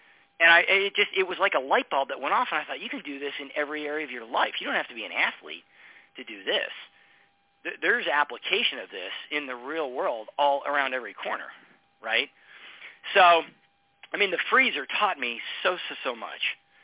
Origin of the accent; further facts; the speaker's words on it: Allentown, Pennsylvania, United States; I grew up in Allentown, Pennsylvania, playing ice hockey as a kid.